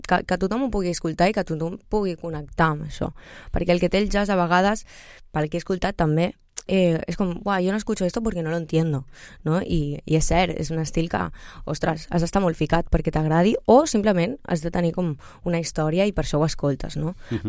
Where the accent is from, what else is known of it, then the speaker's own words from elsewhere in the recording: Catalonia, Spain; jo soc catalana.